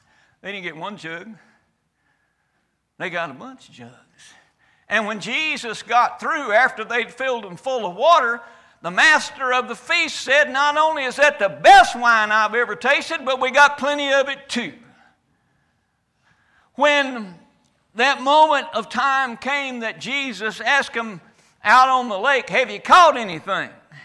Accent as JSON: {"language": "English", "region": "Texas", "country": "United States", "tie": "born there", "said": "I am thankful to be born in America. I'm about equally thankful I was born in Texas."}